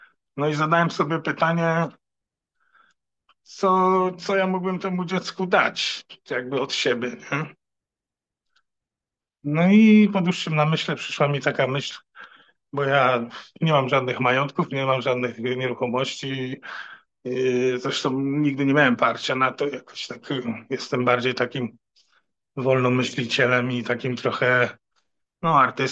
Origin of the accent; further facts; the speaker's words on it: Koszalin, West Pomeranian Voivodeship, Poland; ja pochodzę z Koszalina, to tam było Mielno, te nadmorskie klimaty